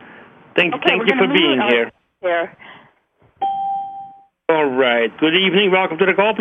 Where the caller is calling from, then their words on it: Magalia, California, United States; I'm calling in from Magalia, California.